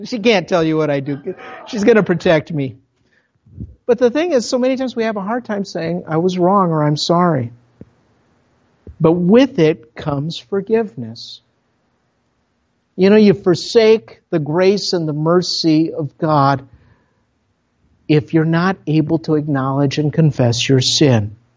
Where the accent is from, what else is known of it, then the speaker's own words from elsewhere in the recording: Minnesota, United States; accent: Minnesota; But she's talking in Spanish, thinking that I'm from Minnesota. I've got a Minnesota accent.